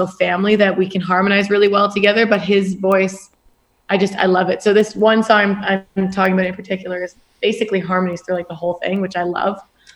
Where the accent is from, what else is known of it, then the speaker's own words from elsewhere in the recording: Kitchener, Ontario, Canada; That was here in Kitchener, my hometown.